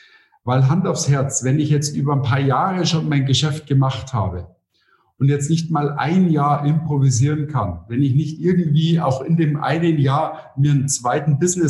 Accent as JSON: {"language": "German", "town": "Munich", "region": "Bavaria", "country": "Germany", "tie": "born or raised there", "also_born_or_lived": "Berlin", "said": "Ich bin wieder zurück in meine Heimatstadt nach 2 Jahren."}